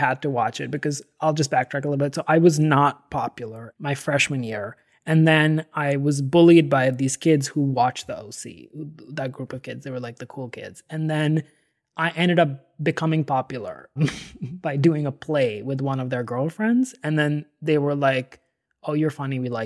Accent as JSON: {"language": "English", "region": "Delhi", "country": "India", "tie": "born or raised there", "said": "So I grew up in Delhi"}